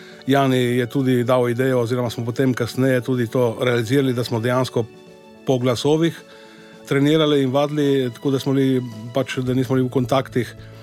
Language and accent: Slovenian; Coastal–Karst, Slovenia; Jaz sem iz Krasa, edini Krašovc, recimo od samega začetka in še zmeraj edini.